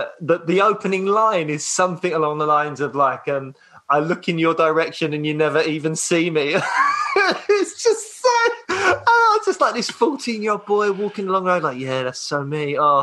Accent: Peckham, London, United Kingdom; born or raised there

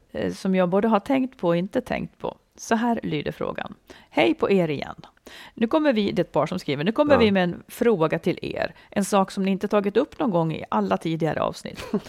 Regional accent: Dalarna County, Sweden; Nej, men det knäppa är att både han och jag är från Dalarna.

